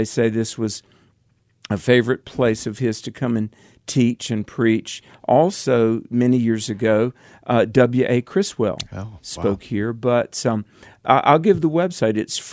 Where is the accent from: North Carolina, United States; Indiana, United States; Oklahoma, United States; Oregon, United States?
North Carolina, United States; It's a renowned Baptist college in North Carolina, my home state